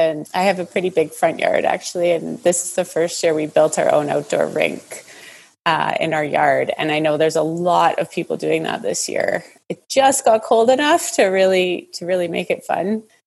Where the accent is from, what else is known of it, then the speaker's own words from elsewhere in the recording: Winnipeg, Manitoba, Canada; I made a very conscious decision to move back to Winnipeg, which was my hometown.